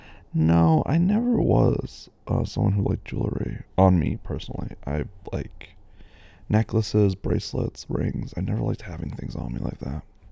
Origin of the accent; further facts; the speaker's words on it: New Zealand; I'm asking because I'm a Kiwi myself.